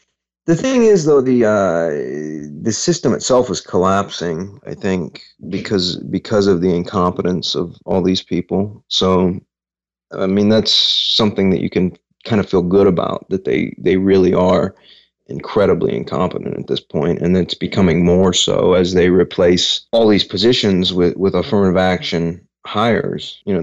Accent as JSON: {"language": "English", "town": "Columbus", "region": "Ohio", "country": "United States", "tie": "born or raised there", "said": "In my hometown, Columbus, Ohio, the whites have all moved to the center of the city."}